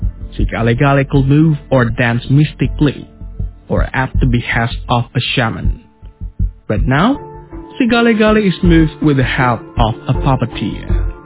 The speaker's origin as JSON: {"language": "English", "town": "Nainggolan", "region": "North Sumatra", "country": "Indonesia", "said": "In fact, our origins are from Samosir, the origins of our ancestors. So we come here from Nainggolan district because"}